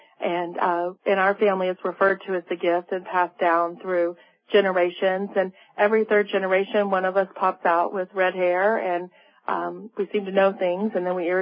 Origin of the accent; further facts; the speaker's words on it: Louisiana, United States; growing up in Louisiana, we had a carport there